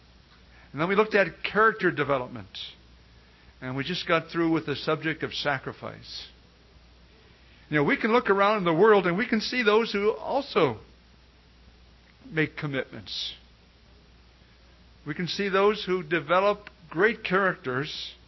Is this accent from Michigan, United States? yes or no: yes; Detroit, Michigan, United States; we grew up in the Sunday school system in Detroit, and it was a great privilege to grow up with so many youngsters learning the truth.